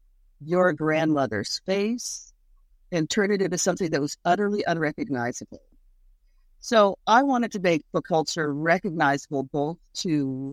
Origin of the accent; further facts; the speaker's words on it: Charleston, South Carolina, United States; I grew up in Charleston, surrounded by people speaking Gullah all day and all night.